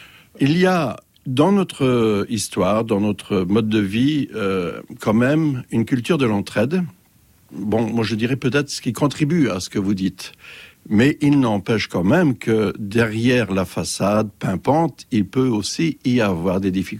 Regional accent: St. Pierre & Miquelon; Et on est Saint-Pierre ou Miquelonné, d'ailleurs.

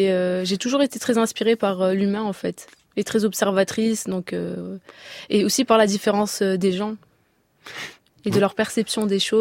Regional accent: Marseille, Provence-Alpes-Côte d'Azur, France; moi, j'ai grandi à Marseille, dans les quartiers nord

